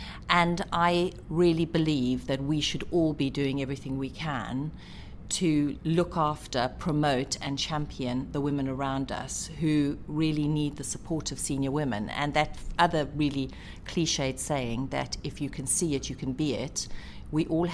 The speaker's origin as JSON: {"language": "English", "country": "South Africa", "tie": "born or raised there", "said": "Oh, well, growing up in South Africa, you may not know that I'm one of four daughters myself. And I went to a local school, a comprehensive school near where I lived"}